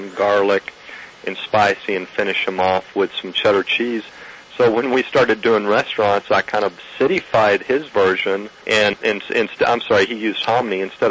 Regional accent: Texas, United States; growing up in West Texas in a ranching family, in the summertime we would always have the camp cook

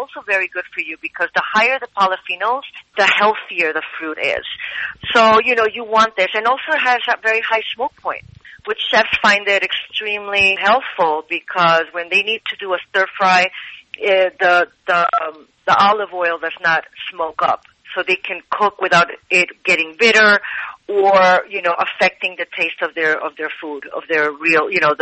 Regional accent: Madrid, Community of Madrid, Spain; also born or lived in Manhattan, United States / Melilla; I was born in Madrid, but I was raised between Upper West Side Manhattan and Spain, and a little bit of a Moroccan influence in Melilla, North Africa.

